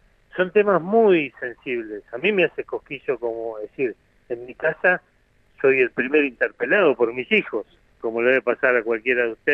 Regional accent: Argentina; como argentinos

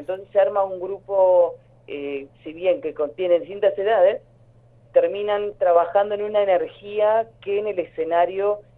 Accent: Río Gallegos, Santa Cruz, Argentina; also born or lived in Córdoba; yo hace ya varios años me fui a Córdoba a estudiar y en mi regreso aquí a mi ciudad natal, a Río Gallegos, el año pasado

